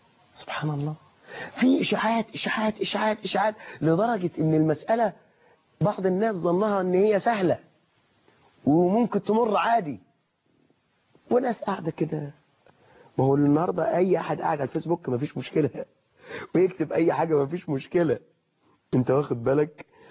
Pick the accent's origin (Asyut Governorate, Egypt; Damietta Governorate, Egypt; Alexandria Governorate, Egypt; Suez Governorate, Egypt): Suez Governorate, Egypt; Suez; انا من السويس